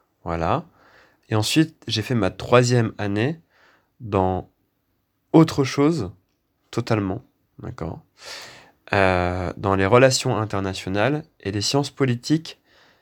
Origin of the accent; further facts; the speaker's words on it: Dury, Hauts-de-France, France; also born or lived in Amiens; j'ai emménagé à Dury, dans un petit village à côté d'Amiens, tout proche, et j'y ai vécu pendant 17 ans. Ensuite, je suis parti à Lille pendant 2 ans, et depuis 1 an et demi, me voilà à Paris.